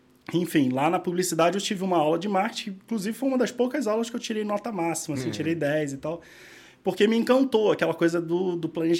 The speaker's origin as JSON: {"language": "Portuguese", "region": "Rio de Janeiro", "country": "Brazil", "said": "mas sou do Rio de Janeiro, né? Sou morador do bairro da Tijuca."}